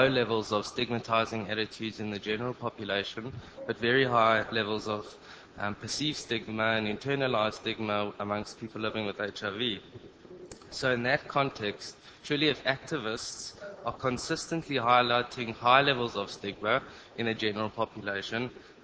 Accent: South Africa; I'm from South Africa.

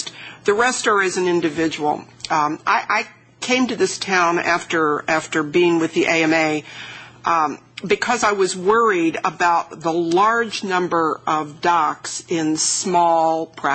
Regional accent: Buffalo, New York, United States; and there's one in my hometown of Buffalo.

